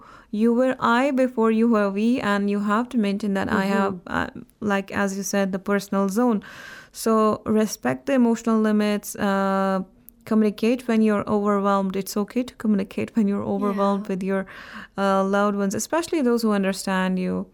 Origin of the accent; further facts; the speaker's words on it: Jammu and Kashmir, India; English is a second language; from Indian and Muslim Kashmir